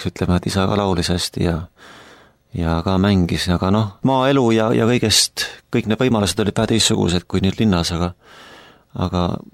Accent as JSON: {"language": "Estonian", "town": "Valkla", "region": "Harju County", "country": "Estonia", "tie": "born or raised there", "said": "ja ema tegeles Valkla koguduse muusikatööga aastakümneid ja see on see lapsepõlju, kus ma olen pärit."}